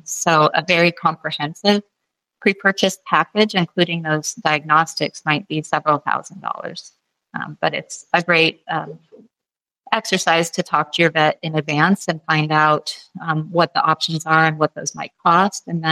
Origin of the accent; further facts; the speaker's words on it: Canby, Oregon, United States; I grew up in Western Oregon in the Canby area, and my mom enabled me by getting me my first pony when I was 2 years old.